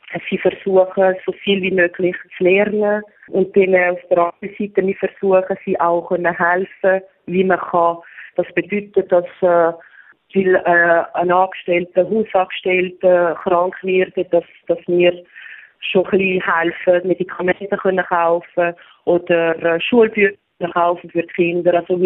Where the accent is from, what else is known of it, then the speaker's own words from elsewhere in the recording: Switzerland; moved away as an adult; also born or lived in Scotland / Dubai; now in Africa; Die Schweiz ist meine Heimat. Ich werde die Schweiz nie vergessen. Die Schweiz ist wo meine Familie ist, wo meine Freunde sind.